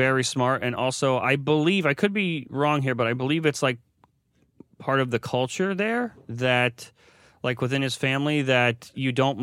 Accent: United States; I definitely wouldn't have done that because I'm American and stupid.

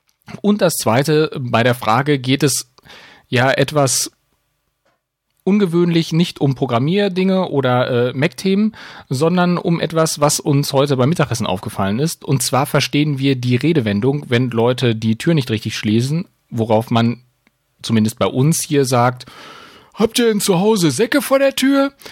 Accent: Bochum, North Rhine-Westphalia, Germany; ich komme aus Bochum

